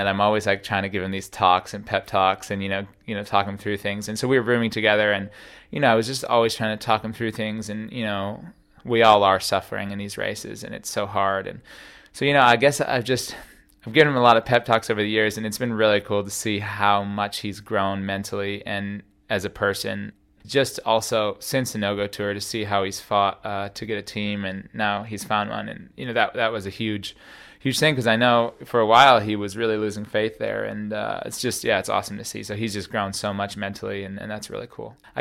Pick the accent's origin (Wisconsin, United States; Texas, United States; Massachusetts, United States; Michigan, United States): Michigan, United States; Traverse City; I'm from Traverse City, Michigan, and I'm the better half of the no-go tour.